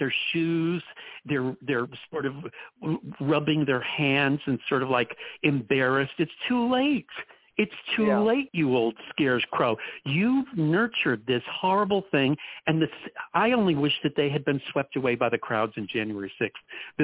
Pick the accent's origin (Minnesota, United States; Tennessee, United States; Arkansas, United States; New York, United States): New York, United States; New York City; You know, I, as a New Yorker, I lived within a few blocks of both Jackie Onassis when she had become Onassis.